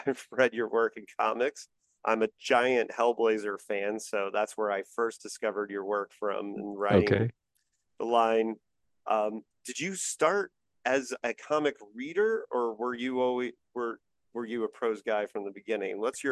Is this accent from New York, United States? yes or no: no; Indiana, United States; We had an amazing comic shop in my hometown in Indiana, 25th Century Five and Dime